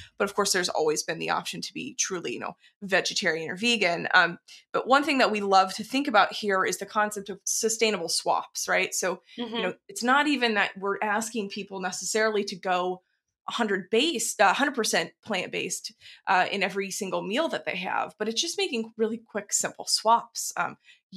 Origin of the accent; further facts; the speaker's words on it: the South, United States; moved away; I come from the South originally. I'm been on the West Coast for a long time